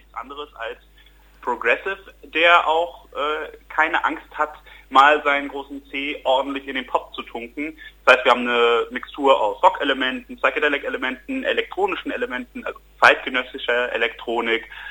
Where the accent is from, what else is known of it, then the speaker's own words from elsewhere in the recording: Rhineland-Palatinate, Germany; now in Berlin, Germany; Wir sind irgendwann nach Berlin gezogen. Wir kommen ja eigentlich auch aus Rheinhessen quasi und dann sind wir dann hoch in die Hauptstadt